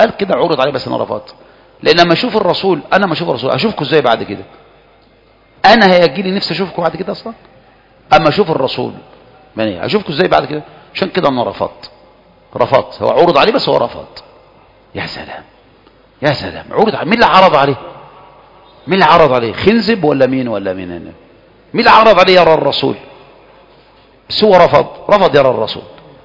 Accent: Egypt; انما احنا كمصريين بقى عندنا عواطفنا

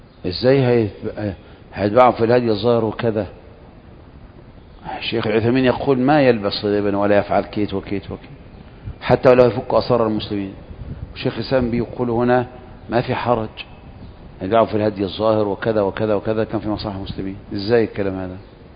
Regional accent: Egypt; احنا بالذات احنا كمصريين نتشكل حيث مذهب

